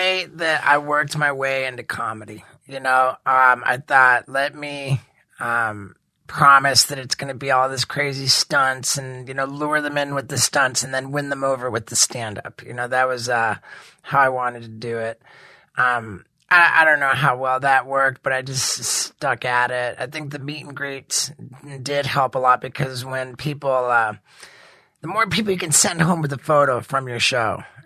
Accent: Brazil; also born or lived in England; I was born in England, 1974. And then at 6 months old, my family moved to Brazil because dad got the job of president of Pepsi Cola in all of Brazil.

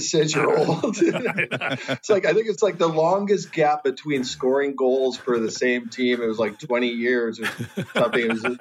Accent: Toronto, Ontario, Canada; also born or lived in New York; And I grew up here in Toronto, and I always say to my friends, because I lived in New York for a long time after I played for the Rangers

